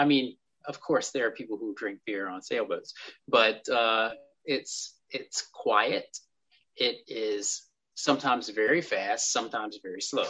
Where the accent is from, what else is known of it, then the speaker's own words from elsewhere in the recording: Alabama, United States; So I'm originally from Alabama. And the boats were all river boats.